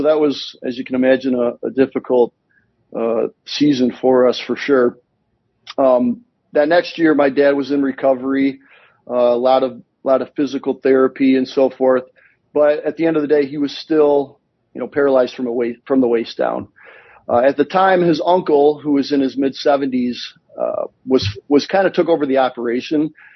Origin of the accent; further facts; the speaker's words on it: Illinois, United States; I grew up here in Northern Illinois, fourth generation farm.